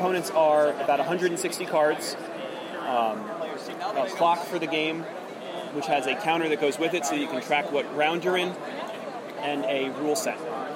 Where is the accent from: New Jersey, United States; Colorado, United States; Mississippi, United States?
New Jersey, United States; Around here, no, since we're from New Jersey.